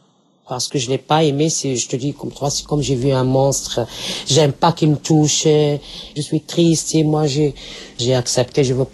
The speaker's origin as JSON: {"language": "French", "town": "Casablanca", "region": "Casablanca-Settat", "country": "Morocco", "second_language": "French", "said": "je suis marocaine, casablancaise."}